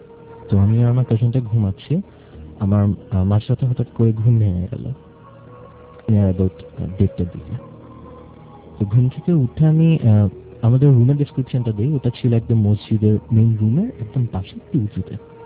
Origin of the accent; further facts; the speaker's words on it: Dhaka, Dhaka Division, Bangladesh; আমি মহাকালী থেকে এসেছি, আমি স্টুডেন্ট।